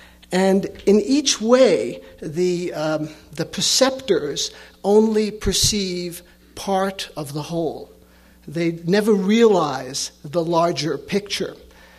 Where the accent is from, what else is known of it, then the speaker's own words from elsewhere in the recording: New York City, New York, United States; and I grew up with that in New York City.